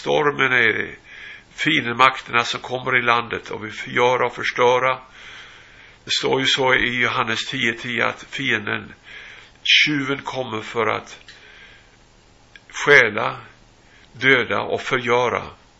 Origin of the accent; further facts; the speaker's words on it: Sweden; född och uppvuxen i Sverige, men har bott många år utomlands och verkat som evangelist och profet i USA och Latinamerika, men även i Europa.